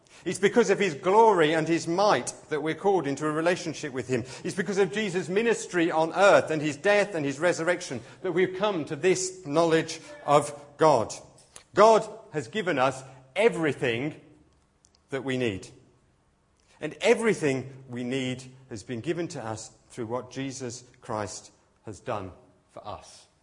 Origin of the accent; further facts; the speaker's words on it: United Kingdom; And being British, we've started to think about London 2012